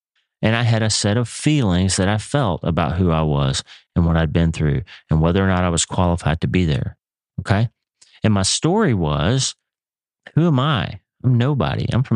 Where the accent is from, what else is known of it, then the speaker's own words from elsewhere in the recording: Broken Bow, Oklahoma, United States; So I grew up in Broken Bow, Oklahoma, never knowing that I was going to live just down the road from Broken Bow, Nebraska.